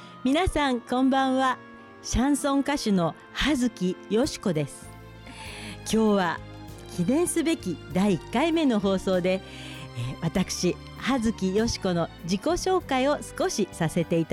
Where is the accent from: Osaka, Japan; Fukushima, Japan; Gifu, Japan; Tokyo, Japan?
Tokyo, Japan; Setagaya; 私は世田谷出身です。